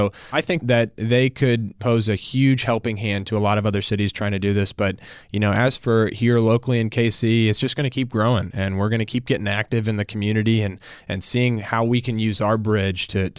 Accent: St. Louis, Missouri, United States; now in Kansas City, United States; You know, I'm from St. Louis originally, and I've always known Kansas City to be a friendly place.

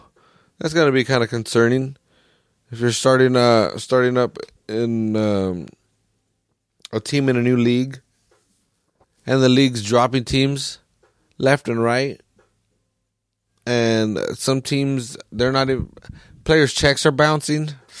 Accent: Salinas, California, United States; Here in my hometown of Salinas, again, I believe we have some of the best players in the country.

